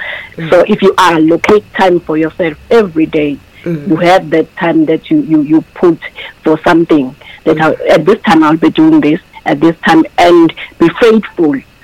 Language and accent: English; Empangeni, KwaZulu-Natal, South Africa; English is a second language; Well, it all began at church in my hometown, Empangeni, where I was born.